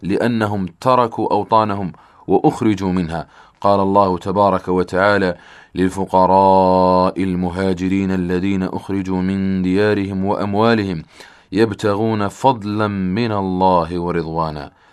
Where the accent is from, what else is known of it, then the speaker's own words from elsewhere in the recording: Algeria; اللهم احفظ بلدنا الجزائر